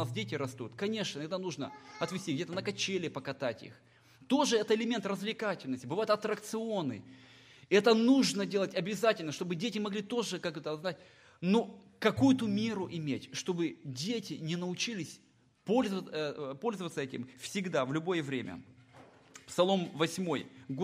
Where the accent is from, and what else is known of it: Moldova; moved away